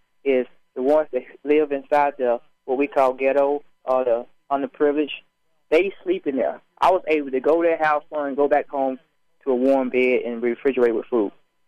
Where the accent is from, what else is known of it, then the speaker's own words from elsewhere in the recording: Gaffney, South Carolina, United States; Well, I come from Gaffney, South Carolina, known for football. It's a football town.